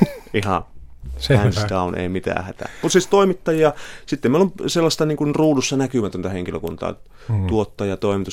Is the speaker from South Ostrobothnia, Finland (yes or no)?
no; Pieksämäki, South Savo, Finland; hän oli joskus keikalla Pieksämäellä, mistä olen kotoisin